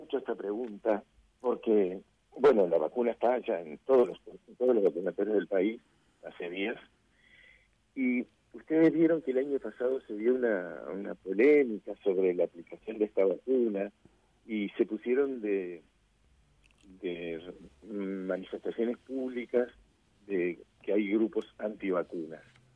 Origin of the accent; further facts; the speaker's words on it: Uruguay; Yo soy uruguayo y me preocupo por la población uruguaya